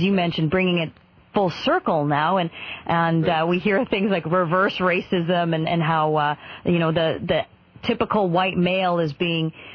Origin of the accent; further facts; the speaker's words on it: Canada; I do refer to myself as a Canadian